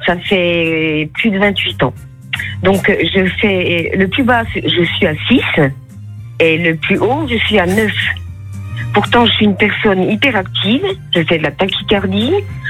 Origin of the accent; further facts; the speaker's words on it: Bourgogne-Franche-Comté, France; Je suis du Doubs, en Franche-Comté.